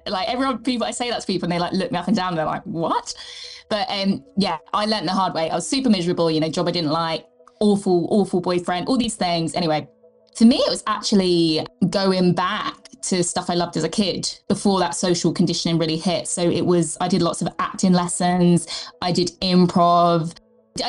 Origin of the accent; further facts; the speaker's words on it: England, United Kingdom; this was in London, I'm English